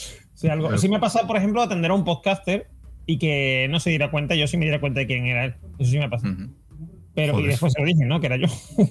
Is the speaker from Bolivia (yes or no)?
no; Andorra; una copia del estudio que se ha hecho en Andorra, ¿vale? Porque soy de Andorra